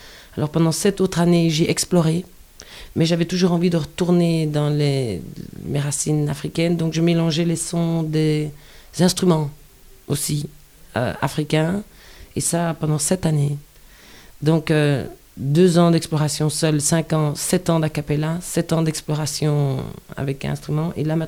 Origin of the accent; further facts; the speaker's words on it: Belgium; la partie africaine qui était en moi, parce que j'ai grandi en Belgique.